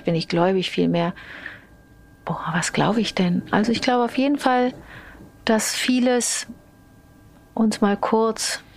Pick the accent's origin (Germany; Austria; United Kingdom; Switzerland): Germany; also born or lived in Montreal, Canada; Aber ich bin schon, als ich 5 war, wieder zurück mit der Familie nach Deutschland. Aber trotzdem habe ich das Englische und das Französische gerade so mitgekriegt, weißt du? Das war dann, ich bin dreisprachig aufgewachsen.